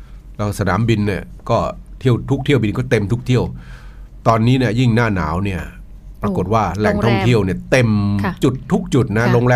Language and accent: Thai; Northern Thailand, Thailand; แต่ว่าผมเนี่ยคนเหนือจะไปอีสานเพราะว่าอากาศที่อีสานเนี่ยเขาบอกว่าเย็นจัดตอนนี้นะ